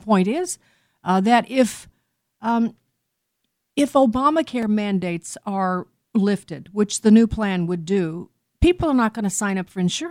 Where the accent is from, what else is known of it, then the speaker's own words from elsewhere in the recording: Illinois, United States; And this has to do with my home state of Illinois.